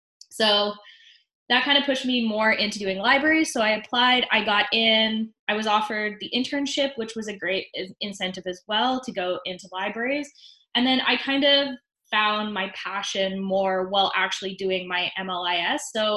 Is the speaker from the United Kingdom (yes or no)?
no; Alberta, Canada; born there; I was born here in Alberta. My mom is Métis